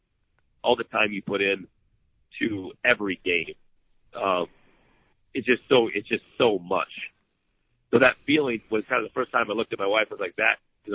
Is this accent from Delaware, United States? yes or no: no; South Dakota, United States; growing up in South Dakota, playing nine-man football, graduating with 26 kids in my class